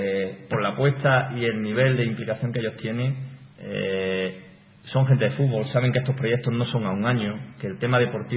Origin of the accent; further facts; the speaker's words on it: Granada, Andalusia, Spain; como granadino, es verdad que echo un poco en falta esa rotundidad y esa unanimidad